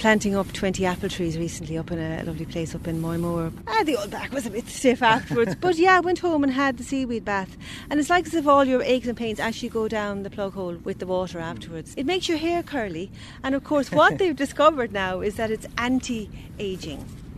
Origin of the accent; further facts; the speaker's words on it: Munster, Ireland; We grew up in Tipperary.